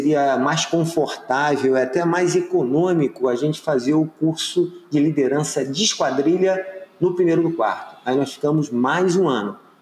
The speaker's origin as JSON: {"language": "Portuguese", "region": "Rio de Janeiro", "country": "Brazil", "said": "Ah, eu sou carioca, né? Eu sou morador da Vila da Penha, né?"}